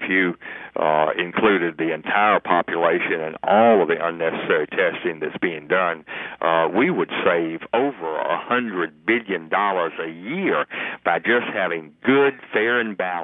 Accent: Atlanta, Georgia, United States; Emory University in my hometown of Atlanta

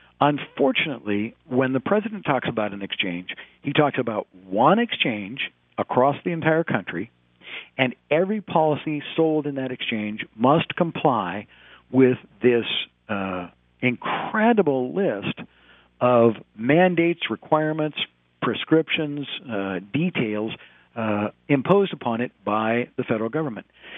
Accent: Arizona, United States; for example, the state of Arizona, my home state

